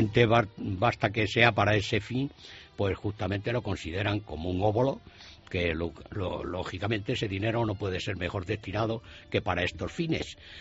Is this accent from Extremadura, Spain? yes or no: yes; Villanueva de la Sierra, Extremadura, Spain; luego después en mi pueblo natal, que es Villanueva de la Sierra